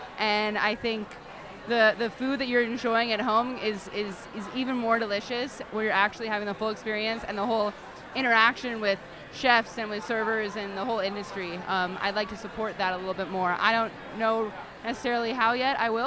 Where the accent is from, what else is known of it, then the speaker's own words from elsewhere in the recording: California, United States; I knew I wanted to go back to California, just because I'm from California and the culture's a little different.